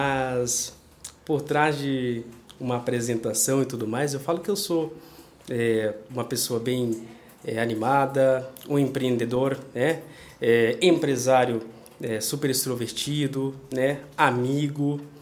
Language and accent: Portuguese; São Caetano do Sul, São Paulo, Brazil; born there; E aí eu nasci aqui em São Paulo, deu esse negócio aqui.